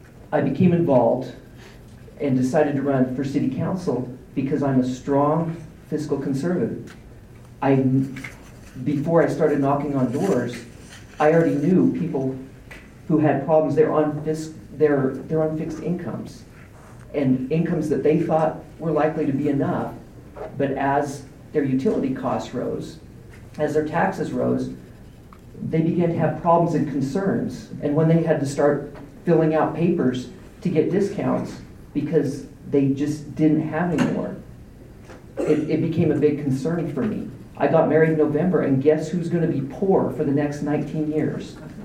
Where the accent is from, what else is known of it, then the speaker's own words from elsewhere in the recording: Oklahoma, United States; I'm from Oklahoma, but I've lived here 20 years and 2 months.